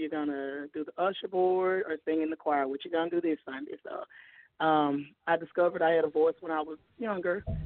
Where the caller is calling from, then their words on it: Shreveport, Louisiana, United States; I'm calling from Shreveport, Louisiana.